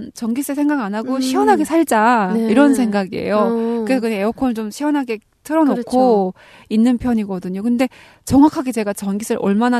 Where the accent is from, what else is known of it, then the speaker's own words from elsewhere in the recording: North Korea; now in South Korea; 내가 이제 한국 사람이 다 됐구나 그런 생각이잖아요. 왜냐면 북한에서 정전은 너무 일상이었는데